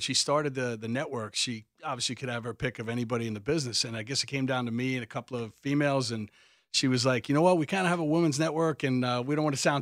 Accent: Long Island, New York, United States; I met a casting director real early on in New York, and I came from Long Island, And I sounded like, for fans of Entourage, I sounded like E.

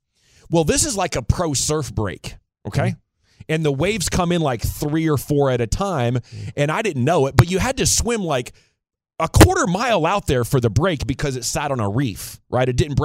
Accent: Washington, United States; now I'm from Washington State, rural Washington State. I'd been on a bodyboard like twice.

